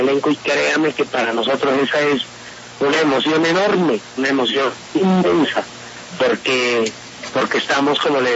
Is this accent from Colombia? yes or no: yes; El Tigre, Putumayo, Colombia; nosotros somos del Tigre, somos un grupo de teatro que se llama Tierra Fértil.